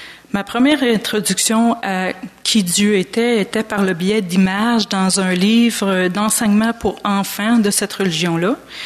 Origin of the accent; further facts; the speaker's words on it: Montreal, Quebec, Canada; also born or lived in South Shore; Je suis originaire de Montréal, où j'ai vécu jusqu'à l'âge de 12 ans, et par la suite, majoritairement, sur la rive sud.